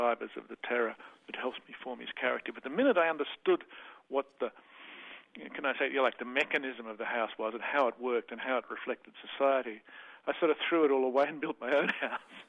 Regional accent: Australia; which, being an Australian, I'd never learned.

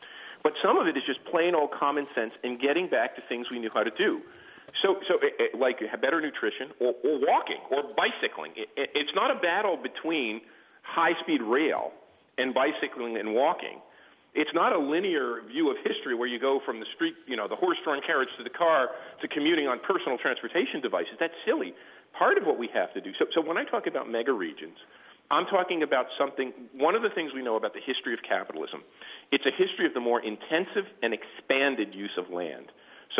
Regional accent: Newark, New Jersey, United States; Here, I'm a kid from Newark and a kid of a working-class father who worked in a factory all of his life.

